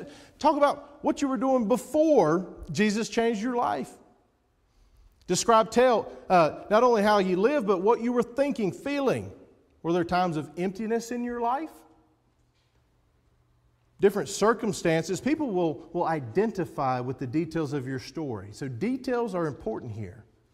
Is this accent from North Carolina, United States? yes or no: yes; Stokesdale, North Carolina, United States; I grew up in Stokesdale, North Carolina, with a wonderful mom and dad and three brothers.